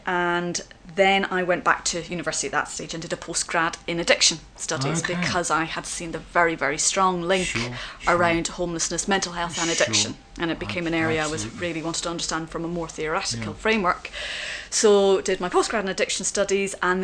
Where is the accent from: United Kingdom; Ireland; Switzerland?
Ireland; Mullingar, Leinster; born or raised there; also born or lived in Dublin